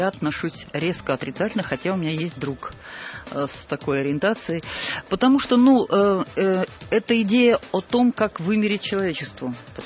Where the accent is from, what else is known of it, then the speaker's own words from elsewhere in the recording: Kolpashevo, Tomsk Oblast, Russia; Я из Колпашева, и мои земляки сделали подборку.